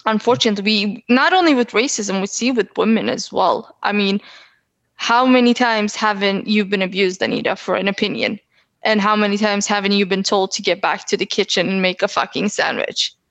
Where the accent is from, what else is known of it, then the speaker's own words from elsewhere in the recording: Sweden; And I was like, yeah, I came from Sweden, I can go back.